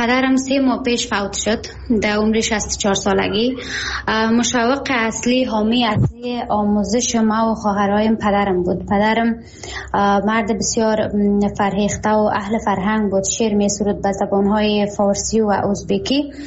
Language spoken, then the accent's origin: Persian; Khwaja Ghar, Takhar, Afghanistan; که ما در ولسوالی خواجه‌غار، میگه ولسوالی ما را، قریه به نام هزارباغ، ما در هزارباغ به دنیا آمدیم، مکتب را در شهر خواجه‌غار تمام کردم